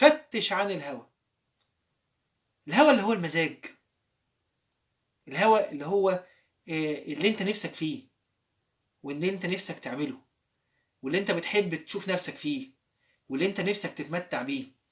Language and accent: Arabic; Alexandria, Alexandria Governorate, Egypt; واحنا صغيرين كنا بنركب، عندنا حاجه في اسكندريه اسمها الترام